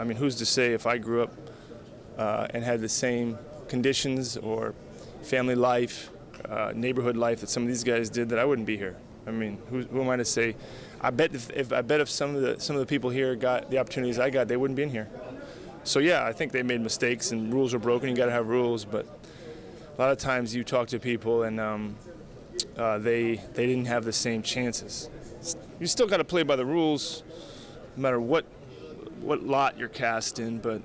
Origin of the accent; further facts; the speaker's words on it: Alamo, California, United States; I mean, you know, I grew up in the Alamo, California. I mean, I barely know anybody that's been to jail for 2 days.